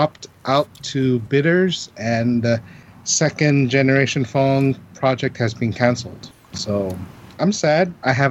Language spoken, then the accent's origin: English; Hawaii, United States; Oh, I admit, when I lived on the mainland, I did have fun saying, I'm from Hawaii, I live in Hawaii, but I don't live on Hawaii.